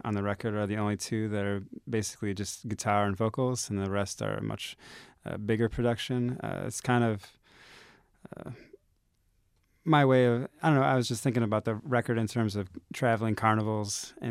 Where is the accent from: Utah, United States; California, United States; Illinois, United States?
Illinois, United States; Elburn; I grew up in Elburn, and we used to have that all the time.